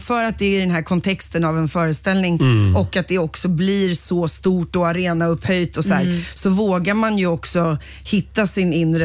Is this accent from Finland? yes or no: no; United States; Jag glömmer att jag är amerikan.